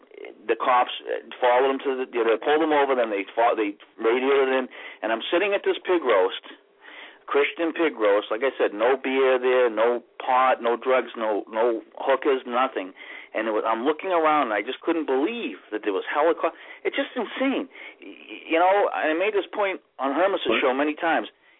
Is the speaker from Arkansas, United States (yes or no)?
no; Salem, Massachusetts, United States; I was born and raised in Salem, Mass. My mom was a bartender at a place in Salem called 96 North Street.